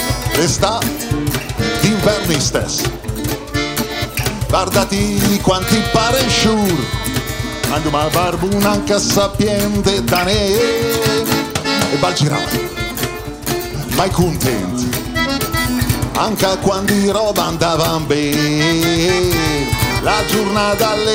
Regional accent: Milan, Lombardy, Italy; Io sono milanese doc.

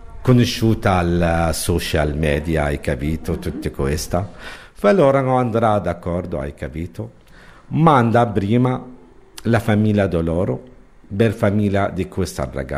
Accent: Jabalia, Gaza Strip, Palestine; Italian is a second language; moved away as an adult; now in Italy; Io vengo di Gaza, proprio di nord di Gaza, campo di Jabalia. Sono 49 anni.

